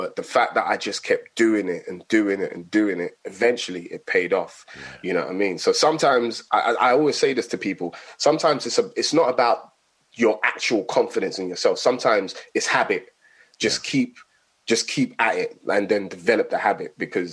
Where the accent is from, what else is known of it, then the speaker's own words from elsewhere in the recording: Tottenham, London, United Kingdom; I grew up in Tottenham, but that was like one of the schools that was around the area.